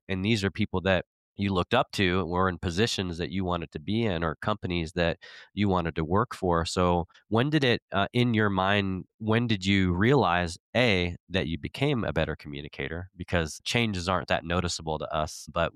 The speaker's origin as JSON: {"language": "English", "town": "Portland", "region": "Oregon", "country": "United States", "tie": "born or raised there", "said": "It was because I grew up in Portland, Oregon. We were super poor, you know, food stamps, government housing."}